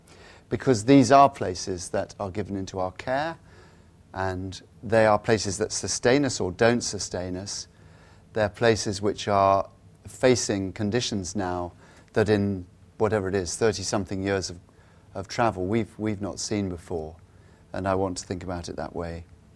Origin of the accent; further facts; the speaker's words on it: Salisbury, South West England, United Kingdom; in my hometown of Salisbury, going to the cathedral for evensong